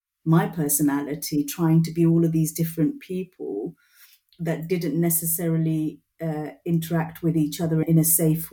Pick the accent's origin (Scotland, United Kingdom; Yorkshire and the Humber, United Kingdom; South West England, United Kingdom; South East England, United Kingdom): South East England, United Kingdom; Portsmouth; also born or lived in Bangladesh; I came to this country as a baby, 18 months old or something, my mum said, before the age of two. There was a tiny community of British Bengali people back then.